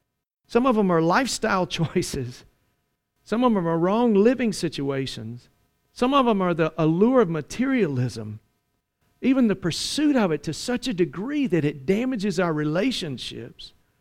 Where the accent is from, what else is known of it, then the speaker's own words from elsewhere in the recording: Mississippi, United States; You know, where I grew up in Mississippi, some of you could not tell that I was born in the South.